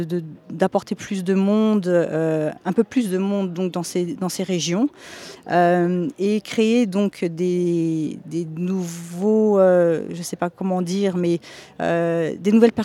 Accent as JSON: {"language": "French", "country": "Portugal", "second_language": "French", "said": "je viens du Portugal donc, à l'occasion du séminaire des biorégions en Europe."}